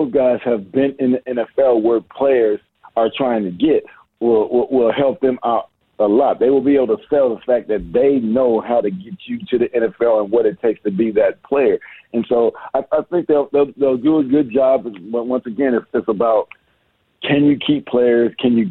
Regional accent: Seattle, Washington, United States; Look here. I'm a Knicks fan, so I hate the Pacers. But I'm from Seattle.

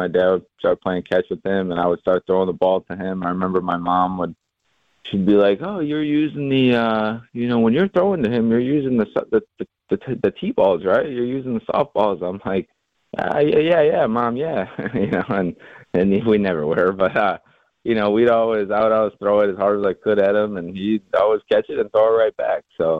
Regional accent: Milwaukee, Wisconsin, United States; you're telling me that I'm going to my hometown Brewers? I'm like, man, I was like, I couldn't be happier. So, always been a dream to play for the Brewers.

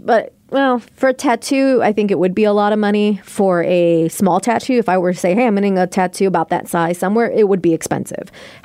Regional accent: Lake Stevens, Washington, United States; it's in my hometown of Lake Stevens.

